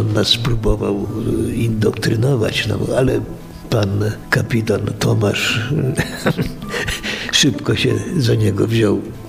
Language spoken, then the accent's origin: Polish; Gdańsk, Pomeranian Voivodeship, Poland; często przechodziłem, bo byłem gdańszczaninem, koło tego więzienia